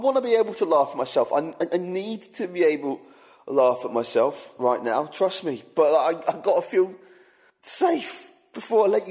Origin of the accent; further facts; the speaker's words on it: United Kingdom; You know, you probably don't remember being British 5 minutes ago, but we don't excel at self-identification.